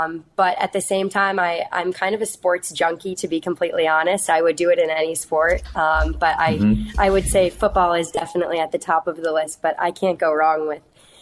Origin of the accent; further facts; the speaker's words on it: North Carolina, United States; So I spent most of my time growing up in Carolina.